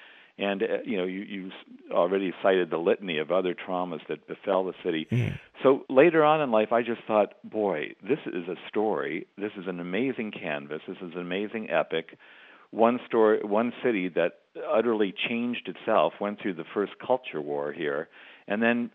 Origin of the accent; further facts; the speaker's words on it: Los Angeles, California, United States; Well, you know, I grew up in Los Angeles.